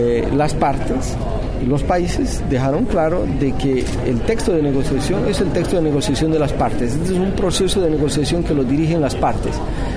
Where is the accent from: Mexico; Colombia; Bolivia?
Bolivia; Nuestra situación como Bolivia no es fácil en esta negociación